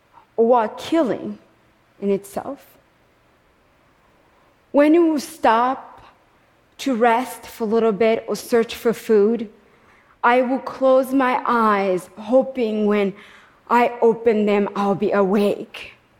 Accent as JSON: {"language": "English", "region": "Kigali", "country": "Rwanda", "tie": "born there", "said": "I was born in Kigali, Rwanda."}